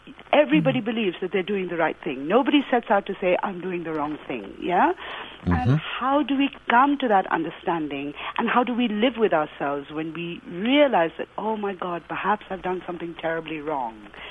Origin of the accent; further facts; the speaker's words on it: India; I knew that as an Indian, still these things were important to me